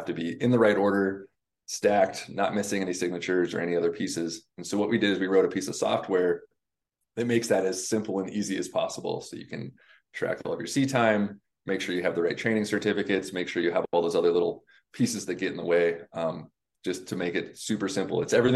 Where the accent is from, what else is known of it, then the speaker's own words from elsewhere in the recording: Washington, United States; So I grew up in Puget Sound. I come from a very old maritime family in the area.